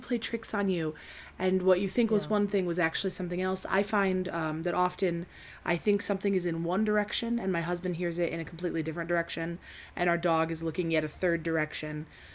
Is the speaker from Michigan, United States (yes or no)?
yes; Benton Harbor, Michigan, United States; Of course, I grew up in Benton Harbor.